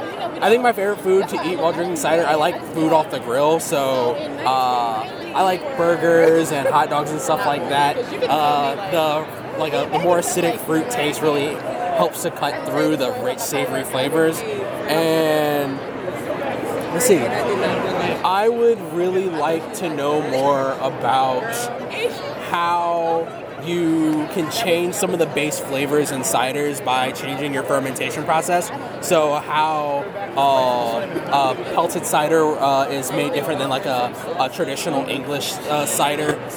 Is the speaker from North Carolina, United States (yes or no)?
yes; North Carolina, United States; now in Maryland, United States; I'm from Maryland. Well, I'm from North Carolina. I live in Maryland now.